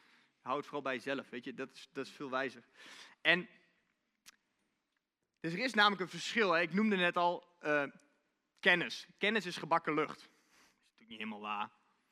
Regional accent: Netherlands; Alleen, hoe moeilijk is dat, wij als Nederlanders? We willen het allemaal zelf doen.

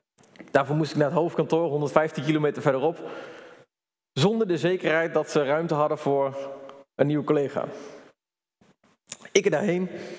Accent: Groningen, Netherlands; toen ik in Groningen woonde en daar ben opgegroeid, speelde ik daar.

